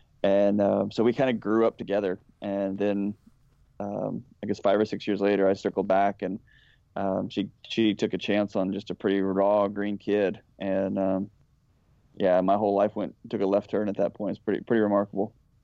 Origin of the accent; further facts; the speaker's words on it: Texas, United States; now in Nashville, United States; I'm from Texas, and I'm a transplant to Nashville, Tennessee.